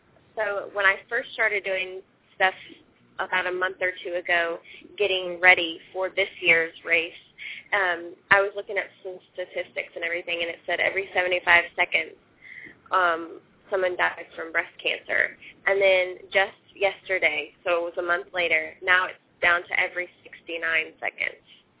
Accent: Kansas, United States; I'm originally from Kansas, so you can get it around there.

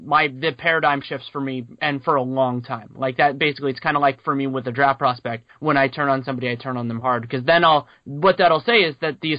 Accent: California, United States; I think as somebody who was born and raised in California and watched the Lakers just pull rabbits out of their hats

